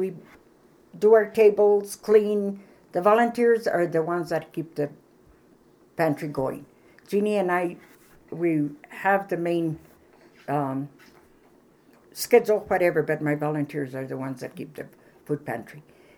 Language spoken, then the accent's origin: English; Cerro, New Mexico, United States; I was born and raised in Cerro, New Mexico. I went to school in Cerro, then Cuesta High School.